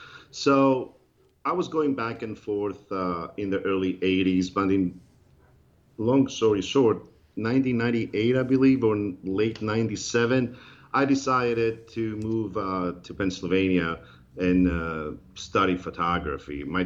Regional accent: Greece; I'm actually speaking to you from the apartment, the area that I grew up

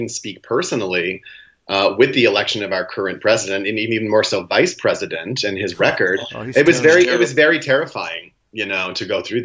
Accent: Maine, United States; now in New York City, United States; But I grew up in Maine on a farm, and I know what that world is like.

